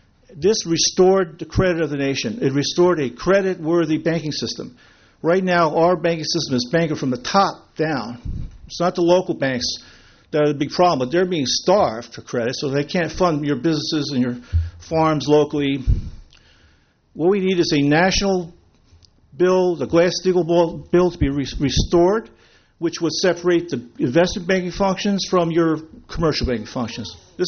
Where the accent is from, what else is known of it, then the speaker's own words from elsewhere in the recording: Wilmington, United States; I'm from Wilmington.